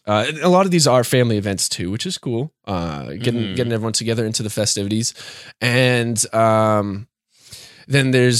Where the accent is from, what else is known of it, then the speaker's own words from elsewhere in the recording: New Hampshire, United States; So, you know, I'm from New Hampshire and we're still in New Hampshire.